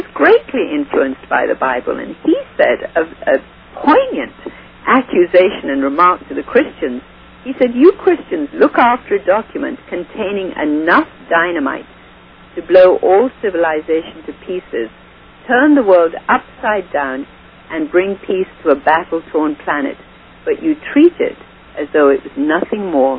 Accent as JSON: {"language": "English", "country": "India", "tie": "born or raised there", "said": "I remember when I was growing up in India, the milkman who only had a cow or two"}